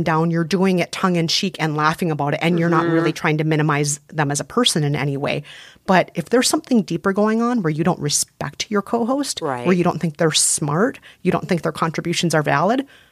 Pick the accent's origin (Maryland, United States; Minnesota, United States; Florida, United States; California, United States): Minnesota, United States; accent: Minnesotan; I'm very Minnesotan. Yep. People hear the Minnesotan in me.